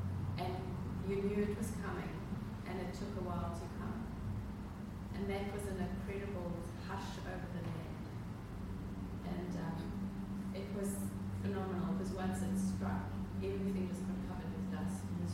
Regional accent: Free State, South Africa; Where I grew up in the Orange Free State, we'd have dust storms.

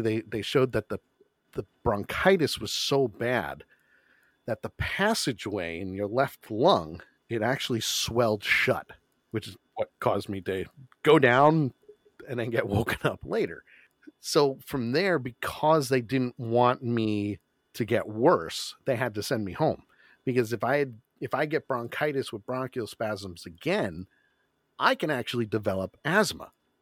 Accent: New York, United States; So for me, for someone who was born and raised in New York, when 9/11 hit, that hit me hard. You know, both friends, family, my city got destroyed

